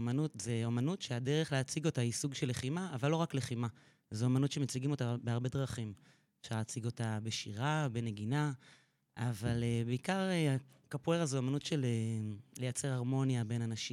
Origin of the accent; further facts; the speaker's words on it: Ra'anana, Central District, Israel; now in Hefer Valley, Israel; גדלתי ברעננה, הייתי מתעמלת.